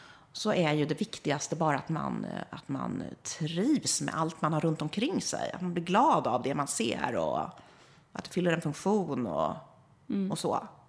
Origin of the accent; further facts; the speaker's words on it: Karlskrona, Blekinge, Sweden; Jag har bott många år som barn i Karlskrona.